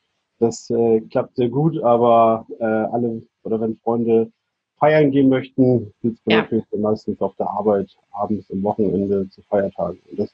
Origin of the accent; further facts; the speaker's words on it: Hanover, Lower Saxony, Germany; Ich bin 33 Jahre alt, komme aus Hannover